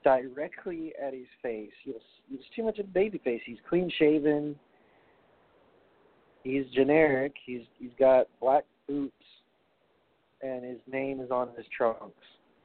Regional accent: Brooklyn, New York, United States; I'm going to be in Brooklyn, my hometown, watching at Barclays

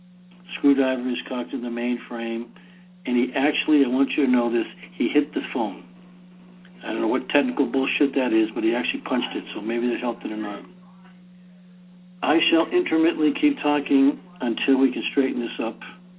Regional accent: Boston, Massachusetts, United States; accent: Boston; That was the entertainment because of my Boston accent, which I've tried to ease away from.

